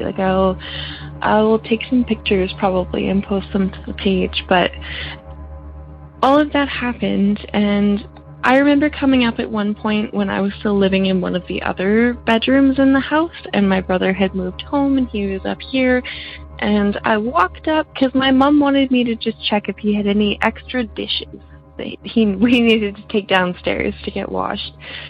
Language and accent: English; British Columbia, Canada; I am from British Columbia, Canada